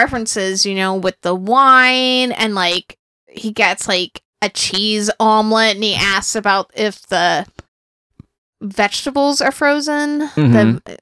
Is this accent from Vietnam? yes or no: no; United States; Being American is like, you are all that guy. We're default that guy.